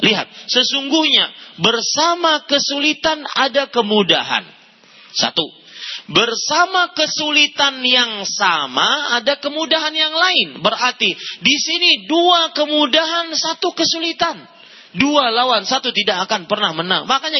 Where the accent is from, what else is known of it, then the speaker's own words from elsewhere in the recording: Banjarmasin, South Kalimantan, Indonesia; kejadian di kota saya di Banjarmasin, saya asli Banjarmasin.